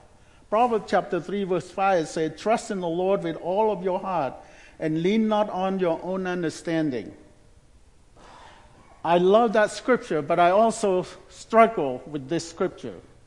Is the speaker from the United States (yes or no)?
no; Cambodia; English is a second language; That's all I want to do in Cambodia, in my home country. And because by the grace of God, he spared my life from the killing field in the 70s.